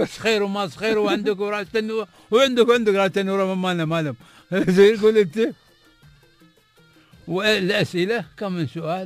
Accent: Bahrain; عندنا في البحرين كنا وعندنا امتحان جغرافيا

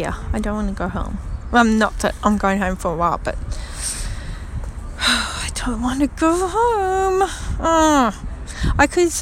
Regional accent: Melbourne, Victoria, Australia; I'm from Australia, actually.

